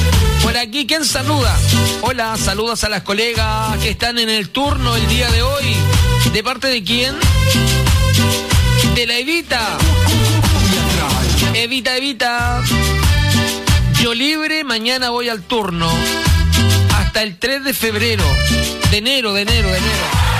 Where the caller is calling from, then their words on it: Iquique, Tarapacá, Chile; de Iquique, y estoy saludando, bendiciones.